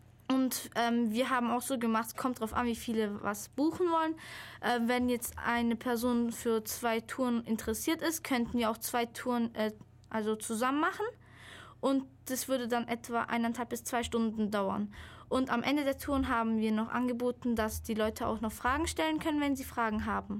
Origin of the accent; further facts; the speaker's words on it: Ulm, Baden-Württemberg, Germany; Ich komme ursprünglich aus Italien, Sizilien. Meine Eltern sind beide Italiener und ich bin hier in Ulm geboren und auch hier aufgewachsen sozusagen.